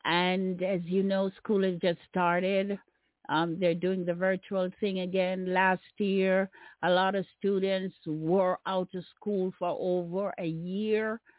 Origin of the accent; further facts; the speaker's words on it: Jamaica; because I'm Jamaican.